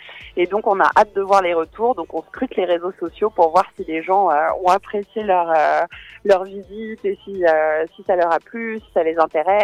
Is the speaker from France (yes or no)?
no; Benin; en tant que béninoise, je tiens à vous signaler que votre climat n'est pas...